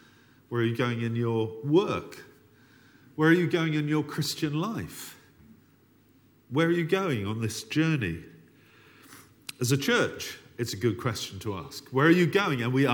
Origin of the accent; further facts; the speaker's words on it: United Kingdom; And forgive me, I'm very British.